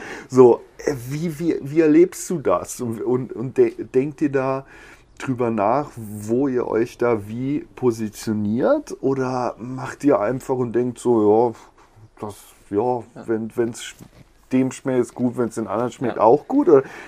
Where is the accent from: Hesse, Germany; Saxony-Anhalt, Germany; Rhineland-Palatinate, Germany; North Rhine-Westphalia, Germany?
Rhineland-Palatinate, Germany; seid ihr aber auch hier im Ort, in meiner Heimat praktisch